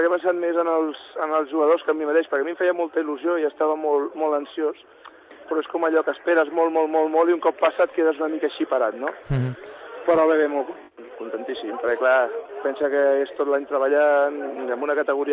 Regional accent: Sant Cugat, Catalonia, Spain; jo soc de Sant Cugat

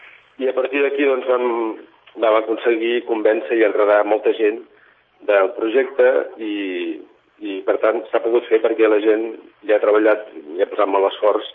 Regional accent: Vic, Catalonia, Spain; jo quan era petit i vivia a Vic, doncs m'acollia maternal, no? a la ciutat

